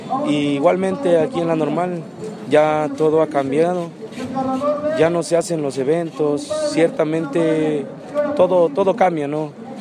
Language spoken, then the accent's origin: Spanish; Chiapas, Mexico; Igual soy de aquí de Chiapas, pero nos encontramos estudiando en la normal de Ayotzinapa.